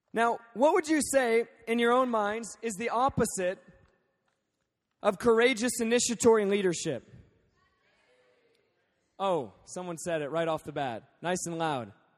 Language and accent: English; Alaska, United States; now in Lancaster, United States; And man, I'm from Alaska. We have real winters.